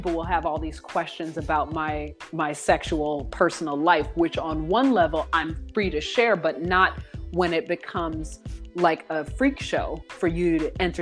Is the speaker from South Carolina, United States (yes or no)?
no; Chicago, Illinois, United States; And I'm a house head growing up in Chicago.